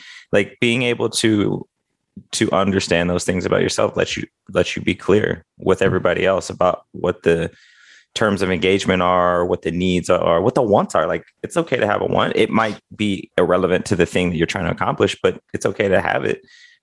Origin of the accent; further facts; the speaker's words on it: Midwest, United States; I mean, for me, like, I was raised in the Midwest, and it was kind of like a get along to get along kind of scenario.